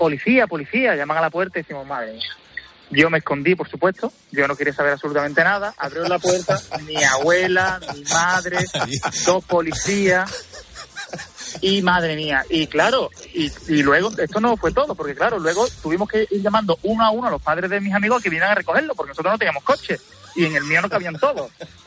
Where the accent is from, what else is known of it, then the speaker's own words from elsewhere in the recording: Jerez de la Frontera, Andalusia, Spain; Mi abuela, yo soy de Jerez, mi abuela tenía un piso en el puerto